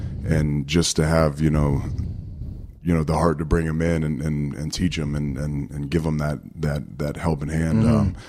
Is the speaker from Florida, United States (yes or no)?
yes; Pensacola, Florida, United States; Pensacola, Florida.